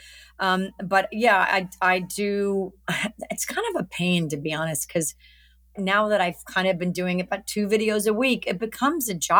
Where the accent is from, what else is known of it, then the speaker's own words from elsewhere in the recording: Alabama, United States; I look better in the South. I'm from Alabama. I love it.